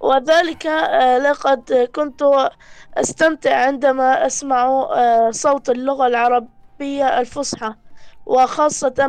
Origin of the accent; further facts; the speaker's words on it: Homs, Homs Governorate, Syria; now in Azaz, Syria; من حمص. أنا من حمص.